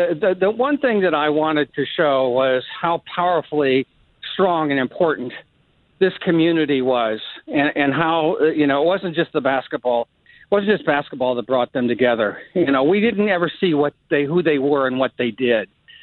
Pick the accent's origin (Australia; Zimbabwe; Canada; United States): United States; Bloomington, Indiana; Well, I grew up in Bloomington, Indiana.